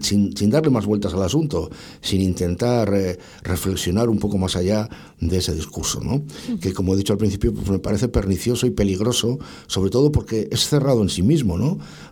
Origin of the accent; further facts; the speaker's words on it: Basque Country, Spain; pues qué solidarios somos los vascos, fíjate, con Ucrania